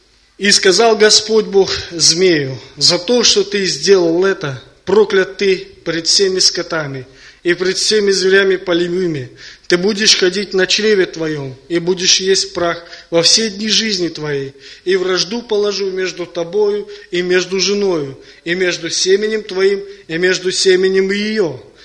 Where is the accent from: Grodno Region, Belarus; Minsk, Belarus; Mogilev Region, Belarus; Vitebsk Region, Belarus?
Grodno Region, Belarus; Grodno; now in Israel; Я в Израиле 3,5 года. До этого я 11 лет, я сам из Беларуси, из Гродно, 11 лет ходил в церковь, библейские христиане